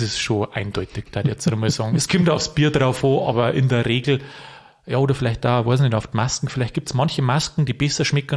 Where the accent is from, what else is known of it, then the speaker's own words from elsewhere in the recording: Vilsbiburg, Bavaria, Germany; Ich komme aus Vilsbiburg, da ist mir zugegangen.